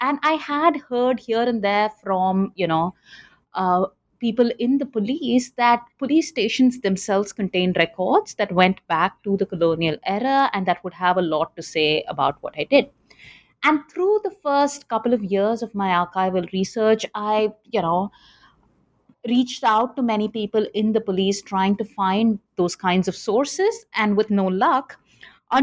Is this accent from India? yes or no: yes; India; I grew up in India. I did my bachelor's in history in Chennai, and then I went to Delhi University for my master's